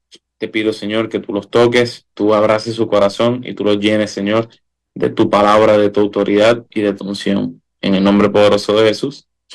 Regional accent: Puerto Rico; no tan solo como puertorriqueños, ¿verdad?, pero también como seres humanos.

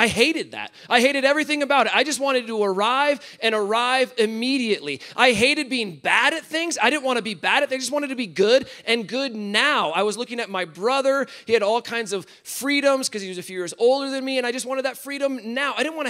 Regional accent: Iowa, United States; I grew up in Iowa. I always say Iowa is a great place to be from. Really happy to be in Colorado now, but Iowa's a great place to be from.

